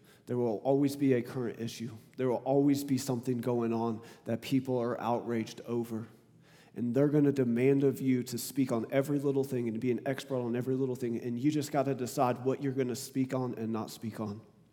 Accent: the South, United States; I'm from the South, and so there's a lot of assumptions about living in the South.

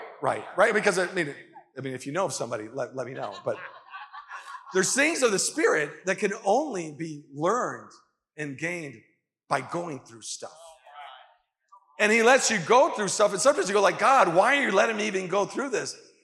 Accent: Las Palmas, Canary Islands, Spain; You know, I grew up in the Canary Islands, Spain.

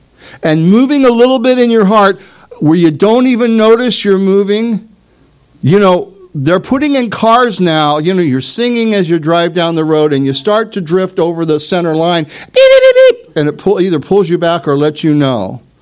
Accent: Nicaragua; we're both from Nicaragua. And that's just how life is down there, right?

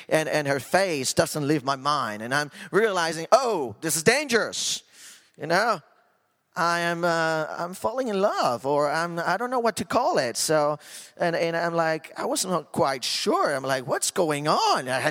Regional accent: Costa Rica; You know, I started back in my home country, Costa Rica.

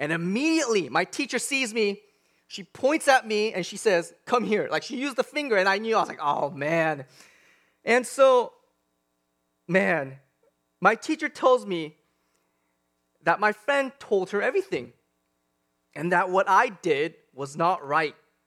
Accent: Washington, United States; English is a second language; also born or lived in South Korea; And so I was born in South Korea, and I came to Washington State just in time to enroll into first grade.

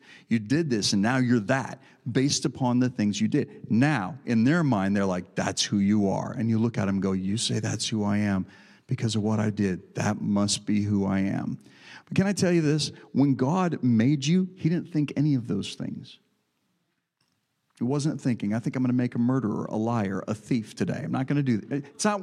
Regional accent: Texas, United States; you know, I'm from Texas, but I don't know country music.

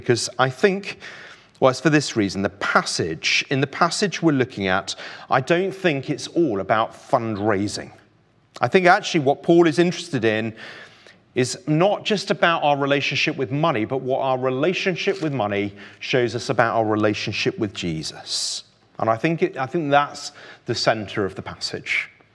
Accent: Yorkshire and the Humber, United Kingdom; I'm sorry, I'm from Yorkshire, can't help it.

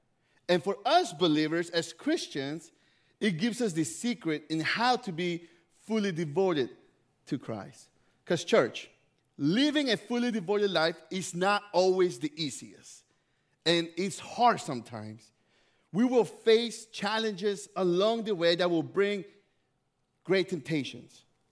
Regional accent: Memphis, Tennessee, United States; Last week, I went to my hometown in Memphis, and I came back yesterday

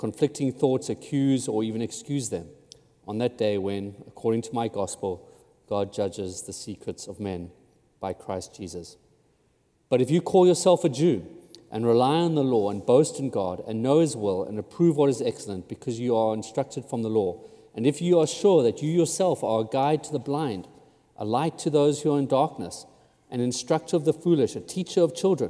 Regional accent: South Africa; now in United States; I'm originally from South Africa, and I remember when I came to the States

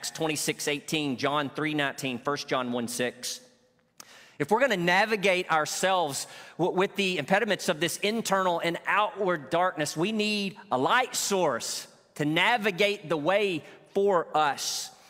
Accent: Arkansas, United States; Most of you are aware I grew up in Northeast Arkansas, out in the country.

